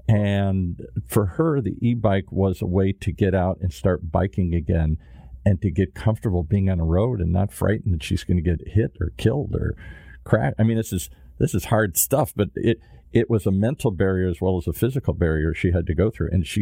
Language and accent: English; Michigan, United States; also born or lived in Minnesota; I was born in Minnesota and then lived in Michigan most of my life. So I understand that Midwestern mentality back there.